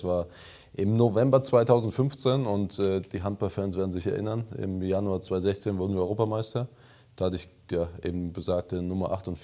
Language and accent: German; Odenwald, Germany; Ja, bei uns im Odenwald sagt man petzen, was hier sagt man zwicken.